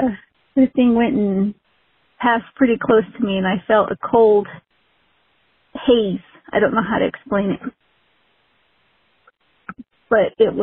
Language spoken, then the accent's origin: English; New Mexico, United States; I'm from New Mexico.